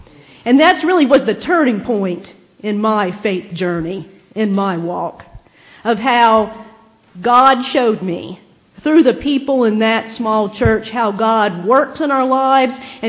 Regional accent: Cedar Key, Florida, United States; I grew up in Cedar Key. I don't know if any of you all know that town. My family has been there since the 1800s.

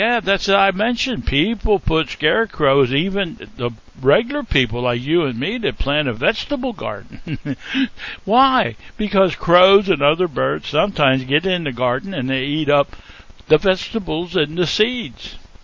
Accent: Pennsylvania, United States; when I was growing up in Pennsylvania, we used to see a lot of them.

